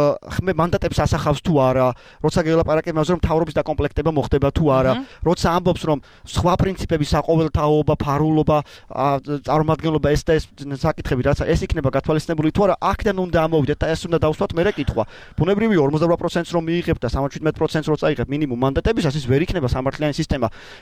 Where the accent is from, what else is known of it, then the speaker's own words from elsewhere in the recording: Adjara, Georgia; მაგათ აჭარიდან ვარ და ბევრი ადამიანს ვიცნობ